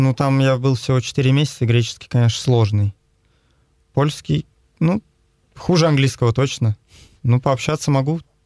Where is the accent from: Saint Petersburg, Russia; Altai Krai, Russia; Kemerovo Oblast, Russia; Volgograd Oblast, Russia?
Saint Petersburg, Russia; Да, я родом из Питера.